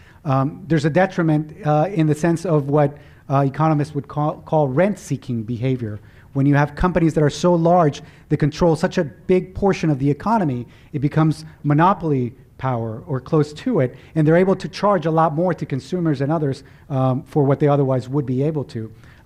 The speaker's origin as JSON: {"language": "English", "country": "Guatemala", "tie": "born or raised there", "second_language": "English", "said": "someone that was grew up in the developing world, I was born in Guatemala and spent most of my childhood there"}